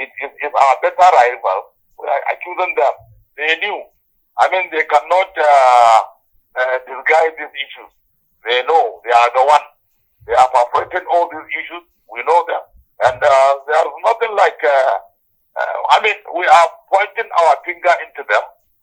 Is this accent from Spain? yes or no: no; Kano, Nigeria; I am just from the Akim Tofa local government area in Kano State, right from Ganduje ward.